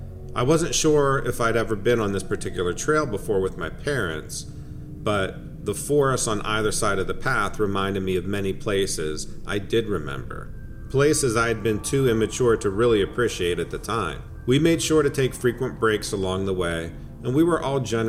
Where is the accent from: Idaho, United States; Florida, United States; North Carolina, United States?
Idaho, United States; Twin Falls; a good 4-hour drive from where I grew up in Twin Falls, Idaho.